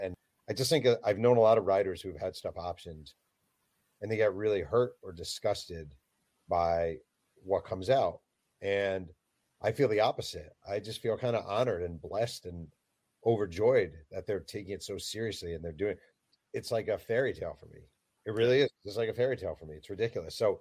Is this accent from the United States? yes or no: yes; New York City, New York, United States; growing up in New York, when you'd see the Lakers on TV